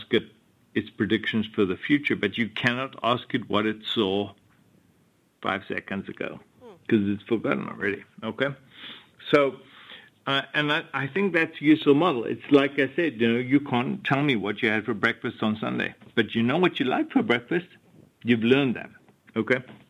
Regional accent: United States; at least as an American, there's a very high probability that your data is out there somewhere

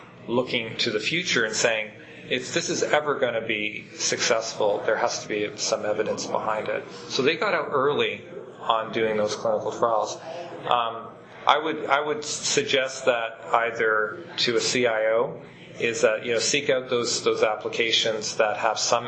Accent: Canada; despite being Canadian

